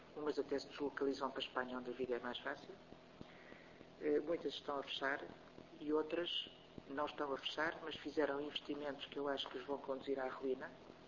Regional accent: Minho, Portugal; talvez porque também sou originária de uma região, do Minho, onde os produtos tradicionais, de facto, têm um impacto importante

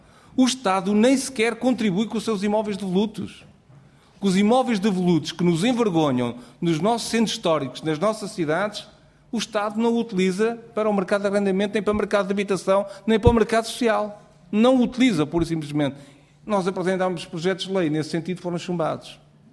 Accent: Alentejo, Portugal; ao de Beja, que eu venho do Alentejo e conheço muito bem

